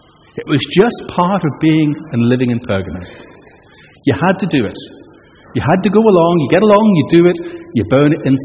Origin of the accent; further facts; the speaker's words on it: Northern Ireland, United Kingdom; Actually, when I grew up in Northern Ireland, you know, in the midst of all the trouble